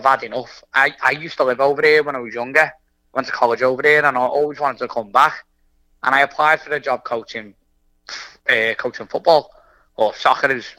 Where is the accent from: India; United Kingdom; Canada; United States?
United Kingdom; As you know, it's not easy being British living over here.